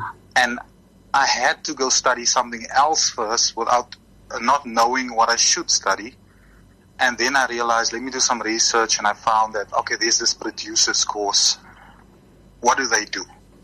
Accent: Paarl, Western Cape, South Africa; I'm born and bred in the Boland, Paarl. And yeah, it will always be my hometown. My whole family is in Paarl.

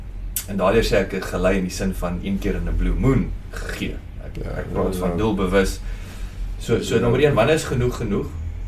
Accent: England, United Kingdom; now in South Africa; ons kom uit Engeland

